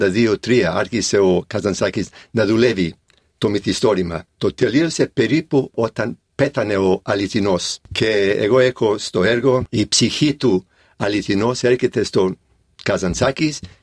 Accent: Florina, Western Macedonia, Greece; born there; και εγώ γεννήθηκα στη Μακεδονία.

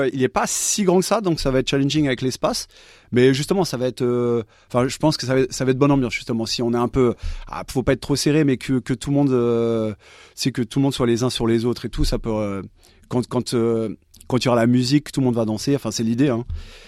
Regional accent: Paris, Île-de-France, France; Moi, là où j'ai grandi à Paris

